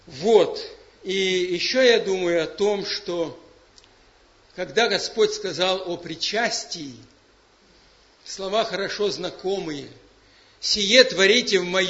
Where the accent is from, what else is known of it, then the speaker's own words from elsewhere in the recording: Ukraine; now in Russia; вчера я слышал передачу из Украины по интернету, я иногда слушаю, родная для меня страна в прошлом.